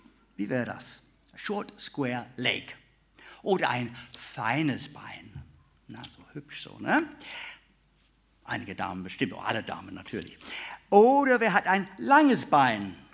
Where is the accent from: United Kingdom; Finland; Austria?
United Kingdom; England; Ich möchte euch etwas vorstellen, was ich als Engländer besonders liebe.